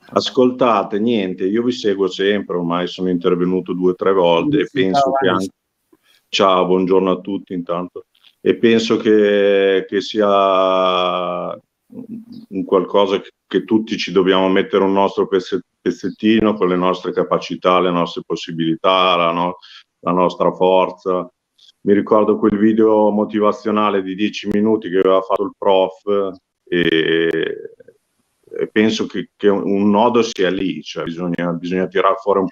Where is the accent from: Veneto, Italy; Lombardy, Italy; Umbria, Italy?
Lombardy, Italy; Milan; qui sono di Milano, io quindi sto cercando una sala, uno spazio